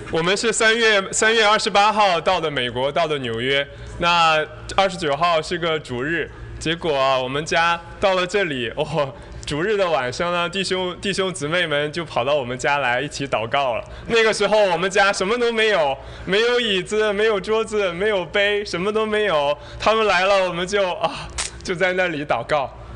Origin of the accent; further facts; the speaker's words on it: Northeast China, China; 我家乡是东北的，我接触到的人就全是东北人。